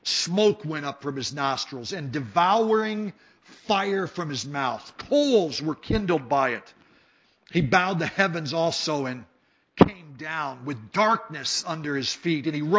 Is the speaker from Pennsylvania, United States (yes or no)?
yes; Pennsylvania, United States; born there; I live in Pennsylvania. I was born in Pennsylvania.